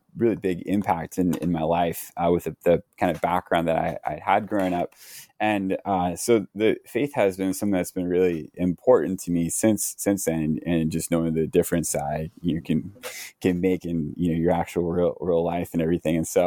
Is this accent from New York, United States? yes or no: no; California, United States; Yeah, so I'm from the East Bay area here in California.